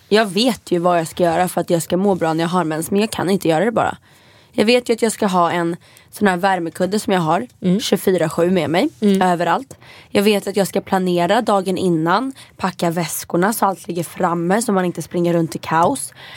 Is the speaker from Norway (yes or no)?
no; Italy; Men jag är från Italien.